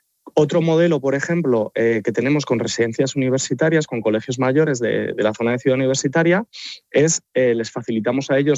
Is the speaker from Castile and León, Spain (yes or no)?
no; Madrid, Community of Madrid, Spain; comenzar a adaptarla e implementarla en Madrid, que es mi ciudad natal.